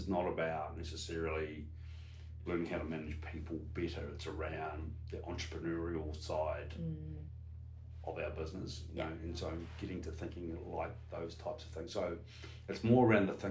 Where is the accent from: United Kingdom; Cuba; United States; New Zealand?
New Zealand; I'm from New Zealand, cool.